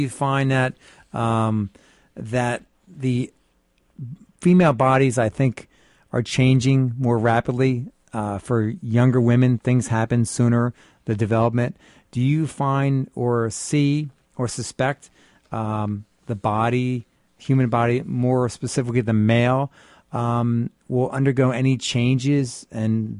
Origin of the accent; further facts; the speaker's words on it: Ireland; I'm Irish.